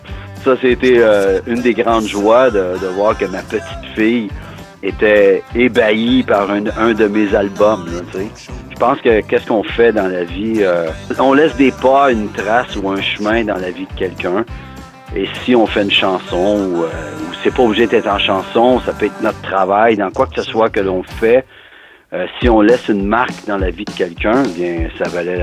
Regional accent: Thetford Mines, Quebec, Canada; now in Montreal, Canada; Je viens de Tetford, une ville de 27 000 habitants, une moyenne ville en fait. Je suis déménagé pour les études et pour la musique à Montréal.

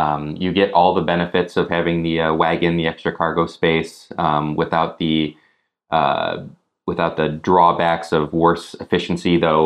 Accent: Toledo, Ohio, United States; You know, growing up in Toledo, it's like split right down the middle between U of M, Michigan, and Ohio State.

